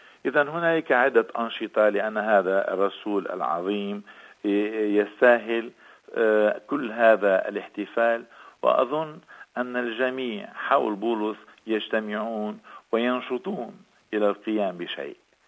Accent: Lebanon; وعندنا في لبنان أيضا

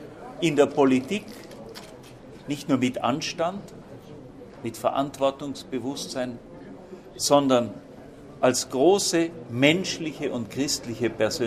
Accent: Austria; als Mitglieder der Europäischen Union sind wir Österreicher und Europäer

